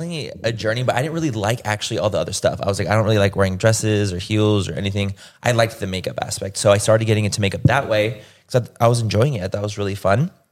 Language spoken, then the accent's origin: English; Chula Vista, California, United States; Mm-hmm. Chula Vista, the deepest part of San Diego.